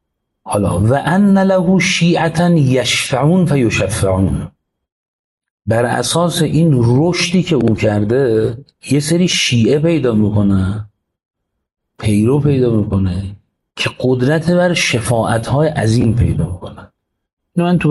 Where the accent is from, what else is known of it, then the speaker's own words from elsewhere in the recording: Iran; آیا صرف این که من ایرانیم باید وایسم تو ایران